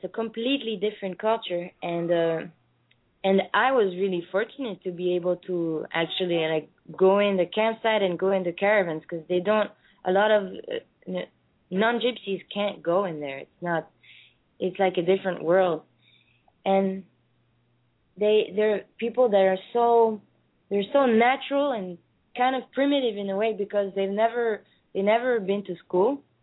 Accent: Samois-sur-Seine, Île-de-France, France; English is a second language; That's Samois-sur-Seine. It's not too far from Fontainebleau, which is close from Paris.

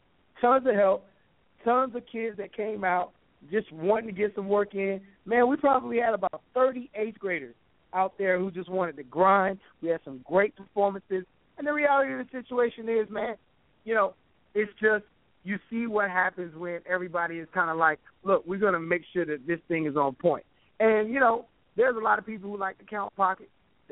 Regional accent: Florida, United States; I come from Florida. We started Hotbed in South Florida.

